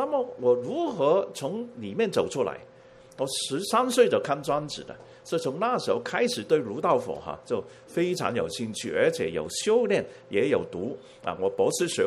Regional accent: Hong Kong; 就从国内来到香港啊，跑到香港，父母都是高等的知识分子。在香港呢，我住的家上到那个阳台啊，小的时候6岁的时候放风筝，

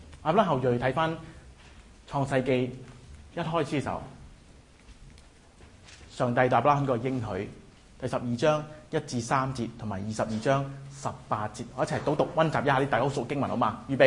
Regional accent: Hong Kong; 或者我都是香港來

